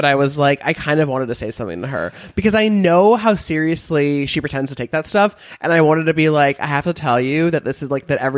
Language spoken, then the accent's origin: English; Beverly Hills, California, United States; Because I'm from Beverly Hills. My parents do not live there anymore, thank God, but we used to live there.